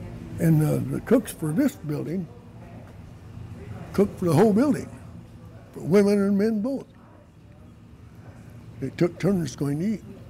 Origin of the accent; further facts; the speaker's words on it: Alden, Michigan, United States; also born or lived in Rapid City; I was born and raised in Alden. We moved to Rapid City in 1943. My dad went to work on the railroad.